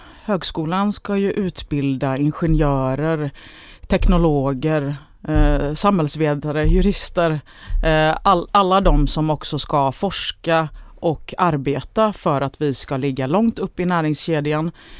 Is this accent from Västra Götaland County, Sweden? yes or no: yes; Gothenburg, Västra Götaland County, Sweden; Och jag kommer ju själv från Göteborg, stark verkstadsindustri.